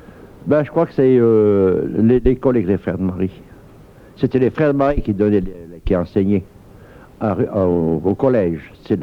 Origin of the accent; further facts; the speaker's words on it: Sierre, Valais, Switzerland; also born or lived in Granges; Je suis né à Granges. Et j'ai encore la mémoire des lieux. C'est curieux. En plein centre du village de Granges, j'avais Magic Platane, tout. Et à 5 ans, on a quitté Granges. Voilà, Sierre.